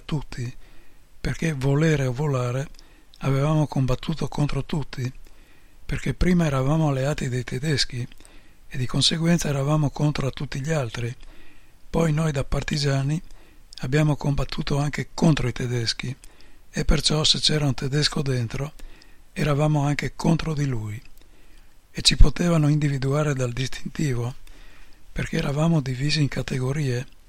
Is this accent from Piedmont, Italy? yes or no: yes; Piedmont, Italy; Ma noi tra di noi parlavamo il nostro dialetto bello e asciutto, il piemontese